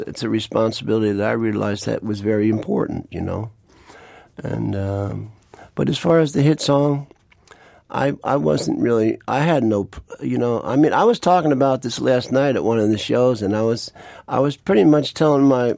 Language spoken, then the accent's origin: English; Long Island, New York, United States; now in Upstate New York, United States; I grew up on Long Island, and when I started having kids, I decided that I was going to get them off Long Island, so I moved upstate to raise my children.